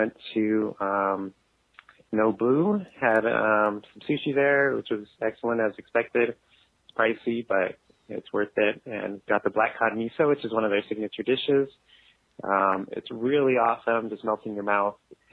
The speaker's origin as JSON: {"language": "English", "region": "California", "country": "United States", "said": "Maybe that's because I'm from California."}